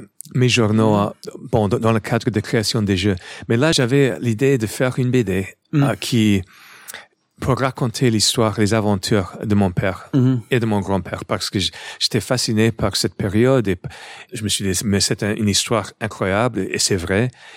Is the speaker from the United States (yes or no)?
yes; New York, United States; French is a second language; même si je suis 100% américain, je suis né à New York, j'avais grandi à New York.